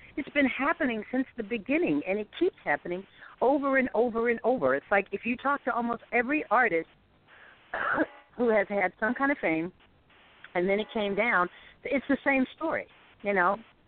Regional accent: California, United States; No, we grew up in California. Well, I was born in California

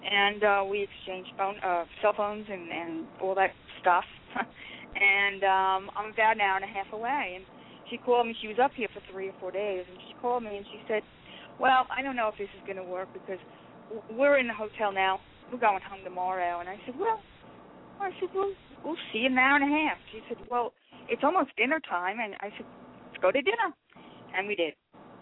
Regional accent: New York, United States; And I'm from New York, and my husband's from Savannah, Georgia.

